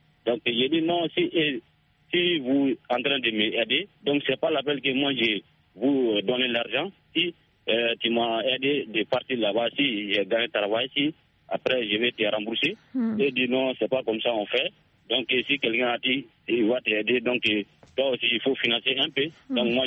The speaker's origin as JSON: {"language": "French", "town": "Sonikini", "country": "Mali", "tie": "born or raised there", "said": "toujours dans mon village natal à Sonikini."}